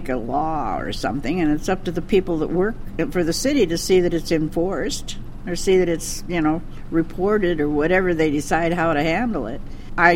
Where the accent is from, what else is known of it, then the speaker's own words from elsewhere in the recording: Seattle, Washington, United States; I was born in South Lake Union, and I went to Lowell Grade School, Edmund Meaney Junior High, and I graduated from Garfield High School, so it's my city.